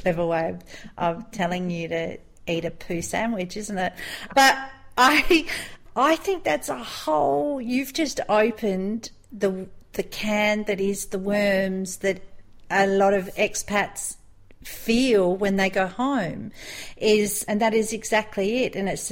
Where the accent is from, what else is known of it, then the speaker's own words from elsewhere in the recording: Adelaide, South Australia, Australia; I'm Australian, I'm from Adelaide, we've got a place just out of Adelaide, it looks like this, we've got 71 wineries within a 30-minute radius of our house